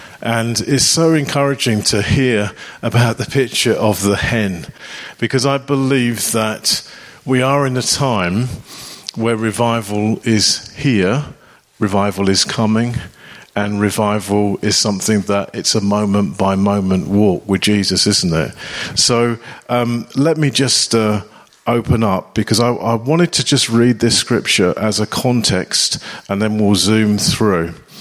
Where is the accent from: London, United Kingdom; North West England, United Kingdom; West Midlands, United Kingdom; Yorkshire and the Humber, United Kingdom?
London, United Kingdom; Harrow; But we're from Harrow. We're part of a New Frontiers church there. We've been there for quite a few years now.